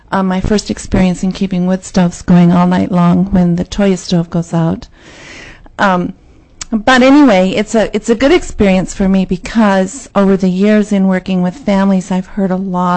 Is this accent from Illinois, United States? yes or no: no; Glen Allen, Virginia, United States; First of all, I'm from the Glen Allen area.